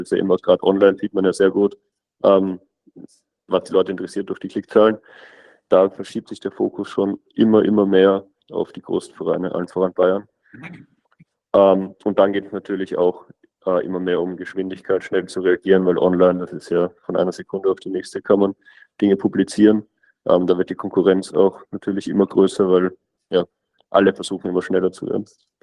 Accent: Vienna, Austria; Ich bin aus Österreich, da in der Nähe von Wien.

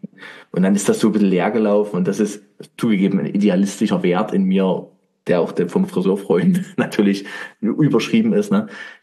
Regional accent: Weinböhla, Saxony, Germany; aber ich bin ja ursprünglich auch aus Dresden oder halt Weinböhler. Ne? Bin ich ja da, das ist ja meine Heimat.

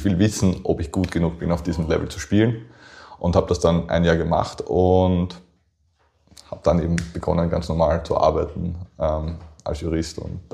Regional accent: Vienna, Austria; born there; Also geboren bin ich in Wien. Ich wohne aber, oder meine Wohnung und meine Eltern wohnen in Deutschwagram. Das ist die erste Ortschaft nach Wien, könnte man sagen, östlich.

